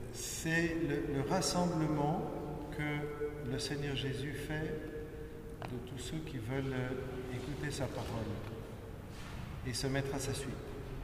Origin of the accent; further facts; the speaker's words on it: Paris, Île-de-France, France; je suis prêtre depuis 32 ans, en 88, je suis parisien. Né à Paris, ingénieur de formation initiale.